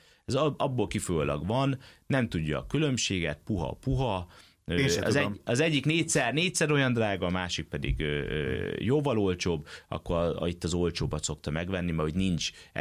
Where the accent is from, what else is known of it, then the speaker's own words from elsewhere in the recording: Germany; now in Hungary; Szerencsés vagyok, mert a gyermekkoromat erdő mellett Németországban nőhettem fel, imádtam az erdőt